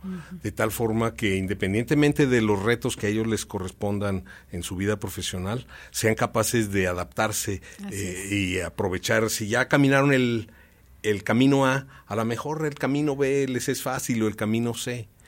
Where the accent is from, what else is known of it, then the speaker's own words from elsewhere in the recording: Aguascalientes, Mexico; born there; Yo nací aquí en Aguascalientes, dentro de una familia de profesores.